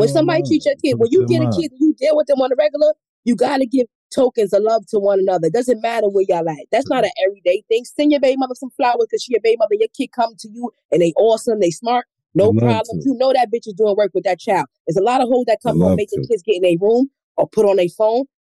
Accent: New York, United States; now in Virginia, United States; I'm in VA, but don't waste your time. I'm a New Yorker.

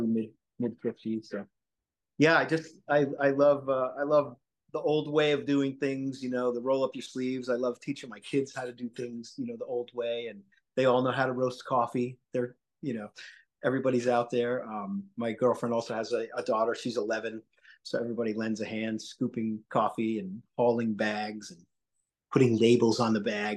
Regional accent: Long Island, New York, United States; I rode, my mom, we lived in suburbia. I grew up in Long Island, New York.

